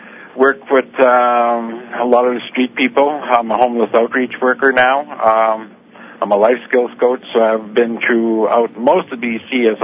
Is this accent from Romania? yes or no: no; St. Clair, Manitoba, Canada; now in Williams Lake, Canada; I've lived in Williams Lake now since about 1973. Originally, I come from St. Clair, Boggy Creek area in Manitoba. That's where most of my family still lives.